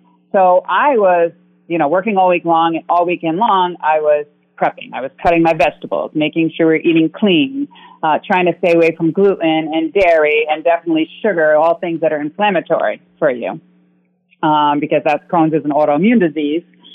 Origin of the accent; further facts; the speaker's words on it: Stamford, Connecticut, United States; also born or lived in Weston; Yeah, I was there a long time. Yeah. I was born and raised in Stamford.